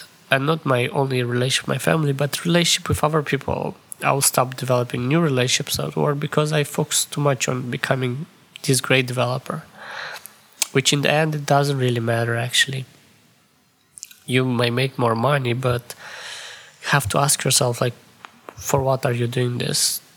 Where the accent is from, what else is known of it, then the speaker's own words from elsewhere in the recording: Moldova; especially from my country where I came from Moldova